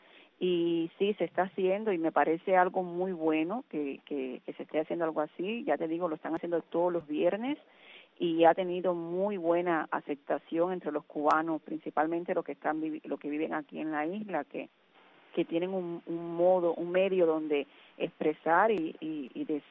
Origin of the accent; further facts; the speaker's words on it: Spain; si es injerencia protegerme a mí como ciudadana española